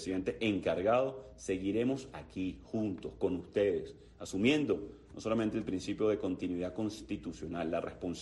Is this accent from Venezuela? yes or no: yes; Venezuela